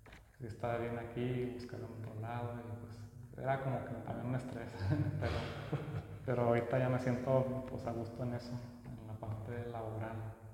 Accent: Chihuahua, Mexico; also born or lived in Juárez / Torreón; Yo nací aquí en Chihuahua, pero cuando yo nací, mis papás trabajaban en Juárez, y pues ahí estuvimos viviendo algunos años. Luego lo cambiaron a Torreón a mi papá, y luego ya me vine aquí a Chihuahua.

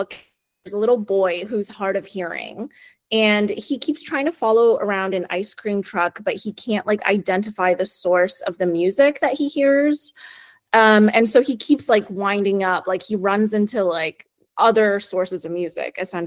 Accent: Boston, Massachusetts, United States; Boston? Like Boston? The suburbs, yeah.

